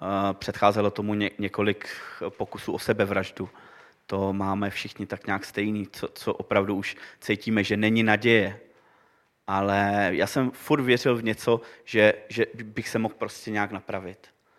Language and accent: Czech; Teplice, Ústí nad Labem Region, Czechia; pocházím z Teplic.